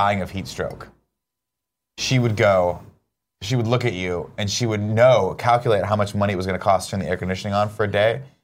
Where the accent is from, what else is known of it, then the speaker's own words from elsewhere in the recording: Riverside, California, United States; It's going to melt on the counter. I grew up in Riverside